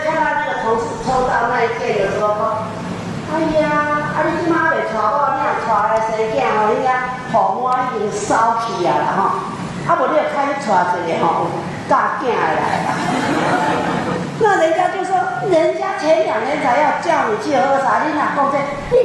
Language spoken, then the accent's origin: Chinese; China; 因为我从大陆过来，我资深过来